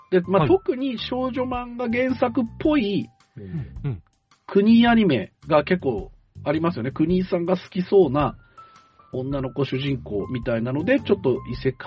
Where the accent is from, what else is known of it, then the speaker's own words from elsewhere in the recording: Osaka, Japan; 小学生の頃は大阪に住んでいて、日曜のお昼は必ず10チャンネル、読売テレビのルパン三世の再放送を昼食を取りながら見るのが我が家の習慣でした。